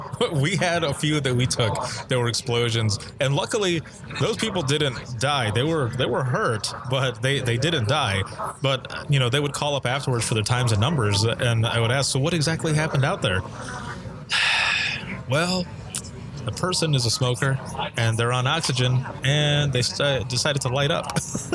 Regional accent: Allegan, Michigan, United States; I said, I'm from Allegan.

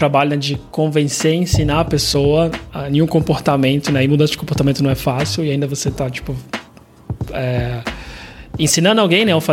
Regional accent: Santos, São Paulo, Brazil; accent: Baixada Santista; eu morei minha vida inteira em Santos, quando fui trabalhar em São Paulo já me sentia diferente e o pessoal até sabia pelo meu sotaque que eu era da Baixada Santista

